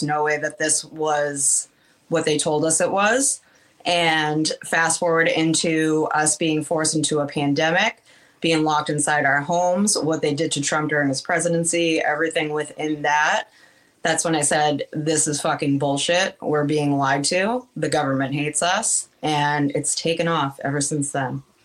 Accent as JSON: {"language": "English", "region": "Massachusetts", "country": "United States", "tie": "born or raised there", "said": "I'm born and raised in Massachusetts. I still work in Massachusetts."}